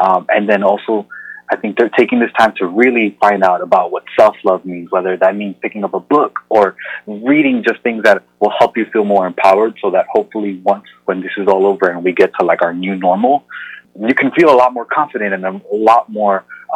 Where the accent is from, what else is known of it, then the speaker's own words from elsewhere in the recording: New York, United States; being born and raised in New York, I'm so used to like getting on the train, being on the go